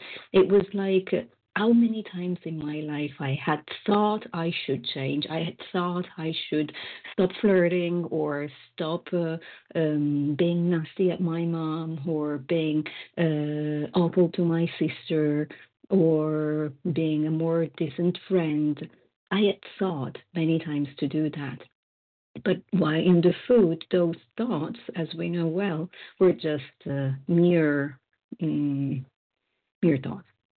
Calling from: Davis, California, United States; I am calling from Davis, California.

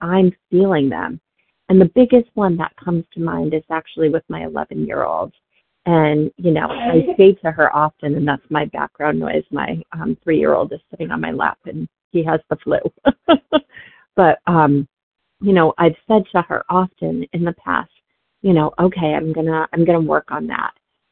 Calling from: Massachusetts, United States; from Massachusetts, recovered compulsive overeater.

